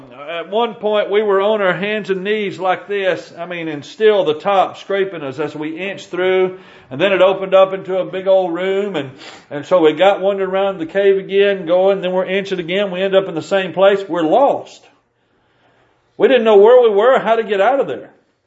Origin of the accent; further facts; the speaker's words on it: Tennessee, United States; I remember growing up in West Tennessee, we used to go out to Clifton.